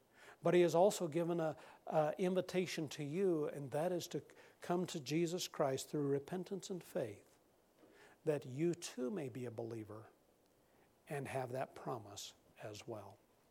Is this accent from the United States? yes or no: yes; Nebraska, United States; And we're from Nebraska originally